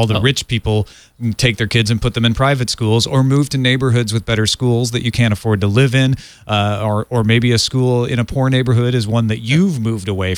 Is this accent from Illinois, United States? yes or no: yes; Illinois, United States; when I heard about people being homeschooled growing up in Southern Illinois